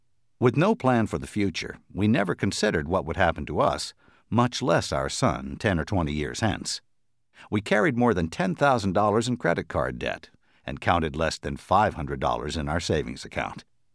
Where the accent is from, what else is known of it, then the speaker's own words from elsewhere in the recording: Los Angeles, California, United States; While I was growing up in Los Angeles, Terry was across the country in New York.